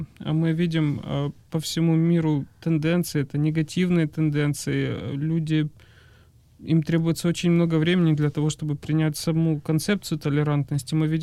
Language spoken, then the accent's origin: Russian; Slovakia; я из Словакии